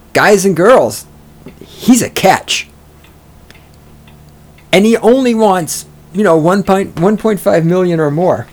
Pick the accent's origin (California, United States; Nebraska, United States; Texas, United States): Texas, United States; Weimar; my hometown is a little place in Texas called Weimar. That's 2,000 people in it.